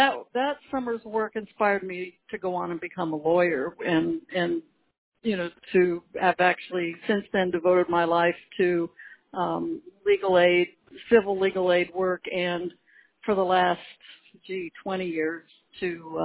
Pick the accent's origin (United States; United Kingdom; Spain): United States; California; I was there from California